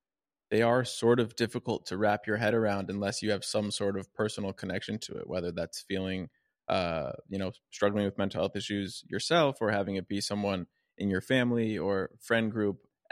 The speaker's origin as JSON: {"language": "English", "town": "Aspen", "region": "Colorado", "country": "United States", "tie": "born there", "said": "I was born in Aspen, Colorado."}